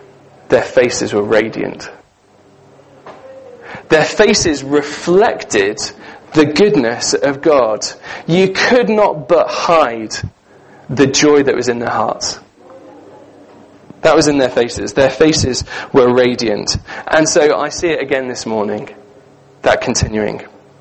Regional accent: United Kingdom; You see, we fear that kind of emotional engagement with things because we're British.

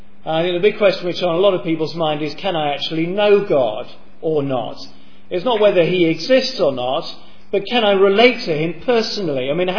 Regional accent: Kenya; I'm a Welshman. And we're useless at rugby. But I was born and brought up in Kenya, that's near South Africa

